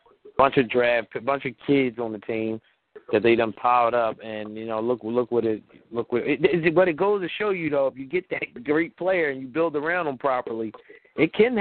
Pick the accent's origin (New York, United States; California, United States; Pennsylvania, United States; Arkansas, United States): Pennsylvania, United States; Philadelphia; Y'all got to remember, I'm from Philly. I seen this LeBron show.